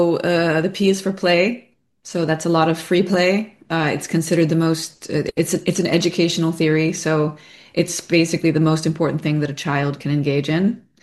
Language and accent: English; United States; but that I have done myself as an American.